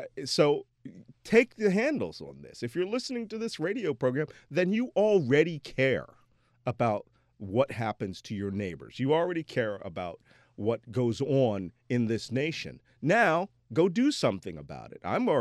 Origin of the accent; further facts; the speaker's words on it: Philadelphia, Pennsylvania, United States; now in Hudson, United States; even though I live in Hudson, I am a Philadelphian by nature.